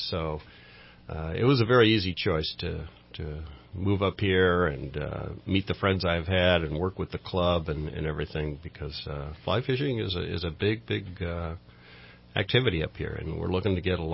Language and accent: English; California, United States; I grew up pretty much in the Bay Area, but I went to Humboldt State